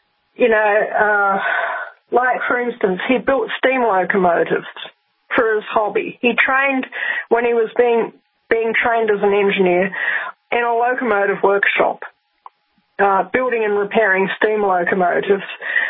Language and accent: English; New Zealand; And my dad, when I was growing up in New Zealand, he was an absolutely wonderful guy.